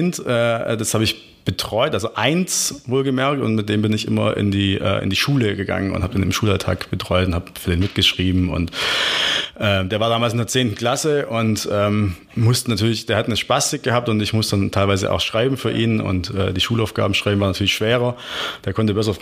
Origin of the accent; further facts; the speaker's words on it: Bad Waldsee, Baden-Württemberg, Germany; Ich komme aus dem schönen Oberschwaben, genauer aus Bad Waldsee.